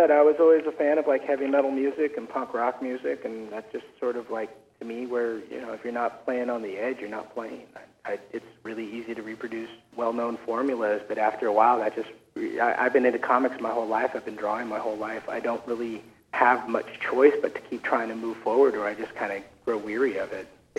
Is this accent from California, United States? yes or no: yes; San Mateo, California, United States; also born or lived in New York; and I was originally from San Mateo and San Francisco, you know, for most of my 20s.